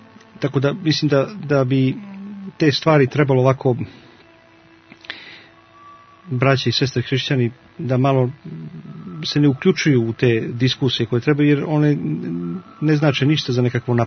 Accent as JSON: {"language": "Serbian", "country": "Montenegro", "said": "ovdje kod nas u Crnoj Gori"}